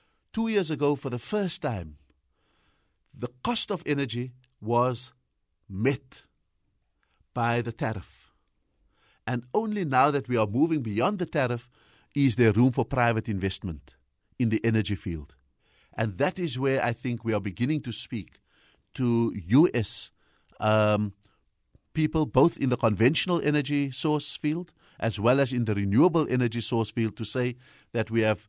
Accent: Cape Town, Western Cape, South Africa; I think I come from Cape Town, so I'm quite biased.

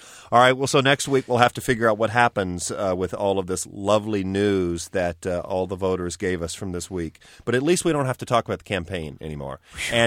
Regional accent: California, United States; but also you know tough as a Californian

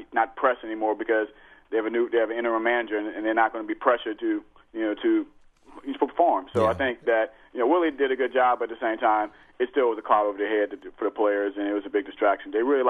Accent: New Orleans, Louisiana, United States; I'm from New Orleans. I have a lot of people who hate the Celtics from the 80s.

